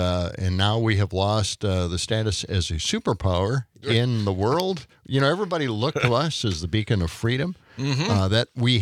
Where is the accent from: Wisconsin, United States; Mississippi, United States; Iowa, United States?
Wisconsin, United States; Milwaukee; Yes, I'm from Milwaukee, man. That's all we had around there.